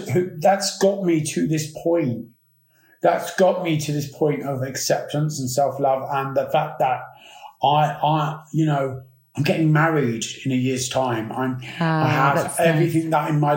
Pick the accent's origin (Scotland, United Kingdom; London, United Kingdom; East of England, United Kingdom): London, United Kingdom; Battersea; also born or lived in Pimlico / Wandsworth; growing up on Dunstan Road, as it was is the name of it, on the Wycliffe Estate in Battersea, you know, I was born in Pimlico, and we moved over to Wandsworth, and then we moved from there.